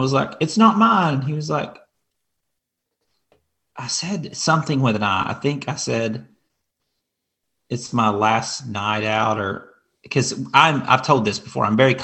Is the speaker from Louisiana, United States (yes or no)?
no; Tennessee, United States; I told you I'm from Tennessee.